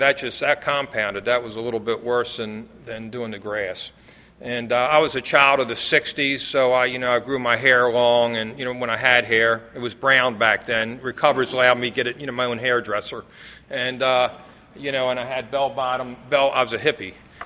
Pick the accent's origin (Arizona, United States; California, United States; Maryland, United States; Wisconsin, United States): Maryland, United States; Baltimore; I remember the two guys I was with, I'm from Baltimore.